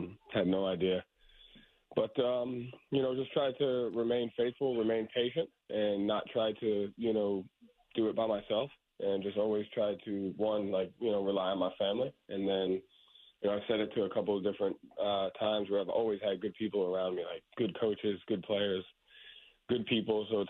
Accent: Boston, Massachusetts, United States; and to coach, you know, the Celtics with the tradition and that they have and, you know, it being my hometown team

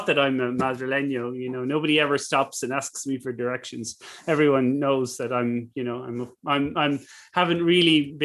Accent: West and South, Ireland; moved away as an adult; also born or lived in London / United States; I was born in Ireland and I grew up in both the West and the South of Ireland.

